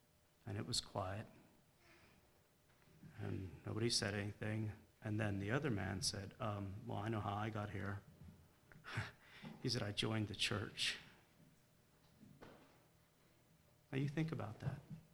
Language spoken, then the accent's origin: English; Pennsylvania, United States; now in Tyrone, United States; I was born and raised in Lebanon County, and I was part of the Sharksville Church there for many years, was ordained there. After a while, I was sent, and now we live out in Tyrone.